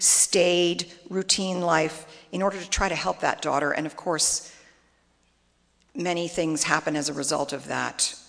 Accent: Lincoln, Massachusetts, United States; a very liberal, affluent rural town west of Boston that is based on my hometown of Lincoln.

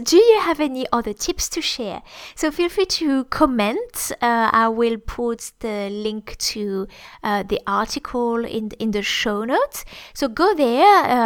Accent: France; I always send a monthly recording in French with a little story about me or about growing up in France.

